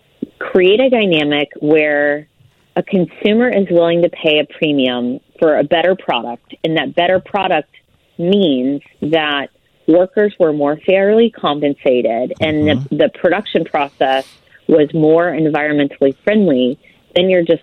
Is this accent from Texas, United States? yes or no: yes; Houston, Texas, United States; I was born in a city here in the United States. I'm from Houston.